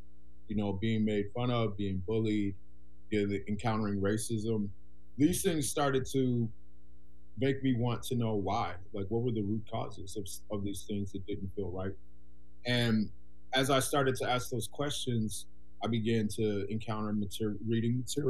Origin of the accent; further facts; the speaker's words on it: Chicago, Illinois, United States; moved away; also born or lived in Minnesota; I'm from Chicago originally. So I was born in the early childhood years in Chicago. And then I moved around a lot around the Chicago area, lived in some smaller cities in Illinois, Joliet, Springfield. And then my family relocated to Minnesota.